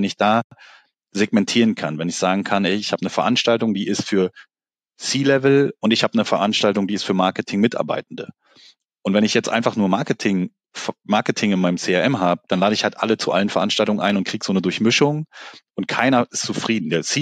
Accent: Berlin, Germany; wir kommen beide aus Berlin

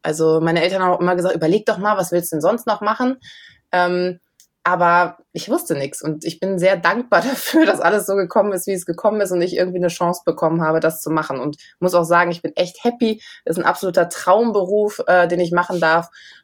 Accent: Bergisch Gladbach, North Rhine-Westphalia, Germany; ich komme aus Bergisch Gladbach, da kommt Heidi Klum her.

